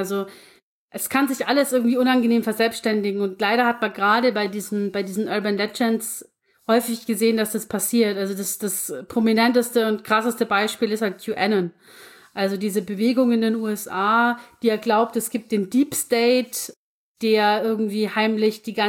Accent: Bavaria, Germany; selbst bei uns in Niederbayern

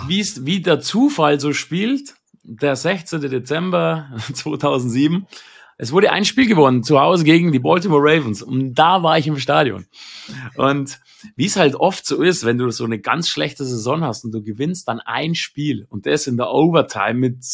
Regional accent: Ingolstadt, Bavaria, Germany; ich habe gesagt, ich komme aus Ingolstadt

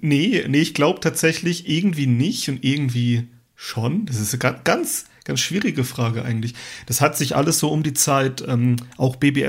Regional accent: Rhineland-Palatinate, Germany; ich bin halt Pfälzer und ich bin so ab vom Schuss

